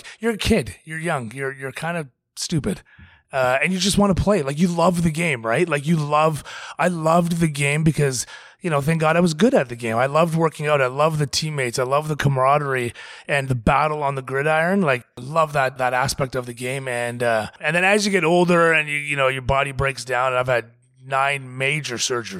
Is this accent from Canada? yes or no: yes; Canada; I'm sitting here as a Canadian kid, Simon Fraser University, only brown kid, Punjabi kid on the team.